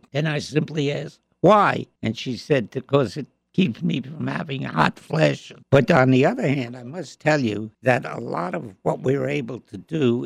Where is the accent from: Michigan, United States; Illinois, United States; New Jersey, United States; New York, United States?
New York, United States; New York City; also born or lived in Long Island; I come from the Bronx.